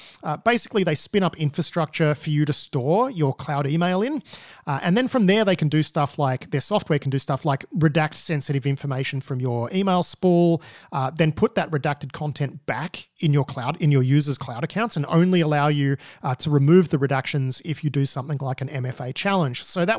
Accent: Australia; you're a New Zealander in New Zealand, I'm an Australian in Australia

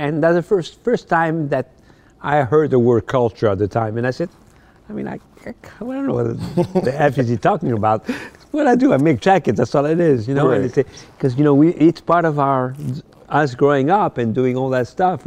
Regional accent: Paris, Île-de-France, France; I told him a story that when I grew up in Paris, mm-hmm. I had a poster of him in my room.

